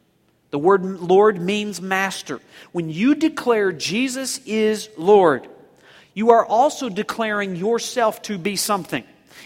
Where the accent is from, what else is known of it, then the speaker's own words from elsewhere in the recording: the South, United States; I grew up in the South. Can you tell?